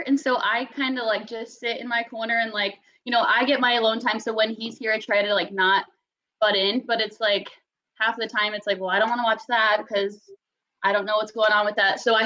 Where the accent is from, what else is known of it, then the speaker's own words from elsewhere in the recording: Iowa, United States; I'm from Iowa.